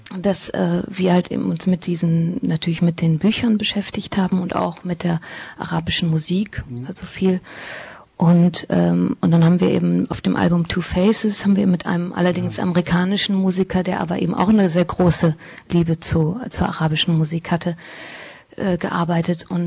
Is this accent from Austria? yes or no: no; Portugal; now in Germany; da war ich noch nicht mal richtig ansässig in Deutschland, weil ich bin ja in Portugal aufgewachsen